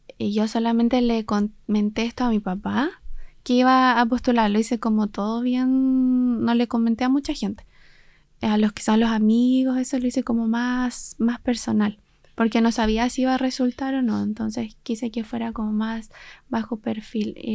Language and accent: Spanish; Fresia, Los Lagos, Chile; Yo soy de Fresia. De la comuna de Fresia